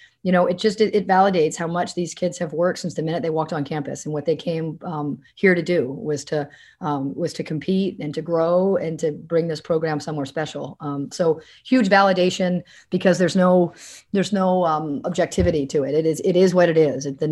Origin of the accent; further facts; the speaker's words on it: New Hampshire, United States; Well, come on, remember, I'm from New Hampshire. So I recruited, we're from the same town, very small town.